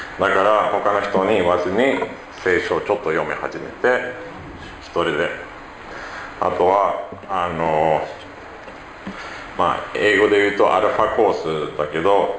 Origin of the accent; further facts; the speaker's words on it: Sweden; born there; Japanese is a second language; スウェーデンで生まれました。今スウェーデンにも住んでます。両親はクリスチャンで教会に行きました。